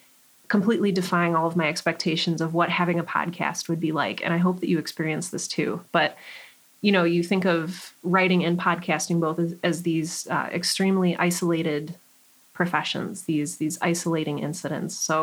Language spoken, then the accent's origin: English; Cleveland, Ohio, United States; I'm from Cleveland where the broadcasters learn.